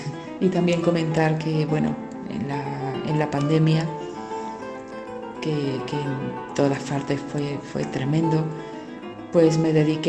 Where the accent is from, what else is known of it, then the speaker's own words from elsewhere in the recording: Seville, Andalusia, Spain; a mí muchas veces me preguntan si puedo tocar flamenco, ya que soy sevillana